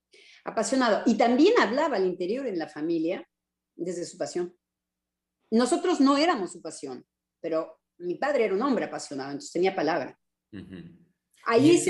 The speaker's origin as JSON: {"language": "Spanish", "country": "Mexico", "said": "A nosotros como mexicanos puede ser el padre que nos protege"}